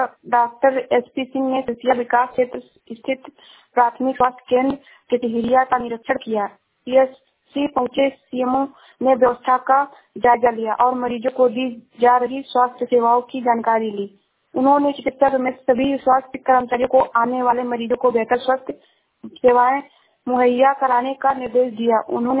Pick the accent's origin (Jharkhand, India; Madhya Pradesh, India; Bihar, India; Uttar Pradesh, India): Uttar Pradesh, India; मैं जिला श्रावस्ती से हूँ।